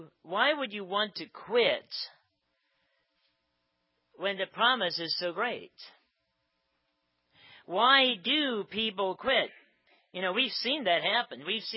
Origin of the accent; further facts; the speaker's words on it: New Bedford, Ohio, United States; I grew up in New Bedford, Ohio, and we had quite a number of descendants from German-speaking immigrants from Austria, from Germany, and various parts of Germany.